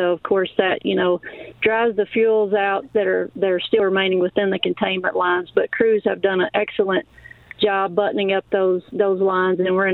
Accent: Kentucky, United States; So I'm from Southeast Kentucky.

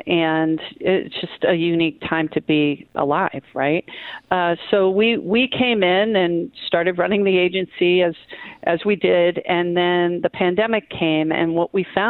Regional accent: New Hampshire, United States; I grew up in New Hampshire, the other state without a sales tax

